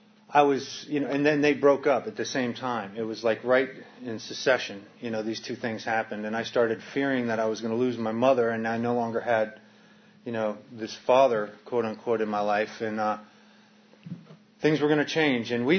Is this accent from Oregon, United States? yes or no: no; Connecticut, United States; I was born in Connecticut. My parents, they were old hippies. You know, they went to Woodstock, and they lived out on this farm up in upstate Connecticut.